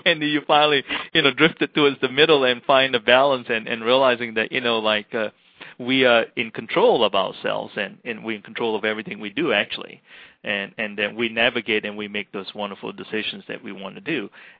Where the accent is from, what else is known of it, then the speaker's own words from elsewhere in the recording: Malaysia; And actually, when I grew up in Malaysia, we have a lot of the European influence.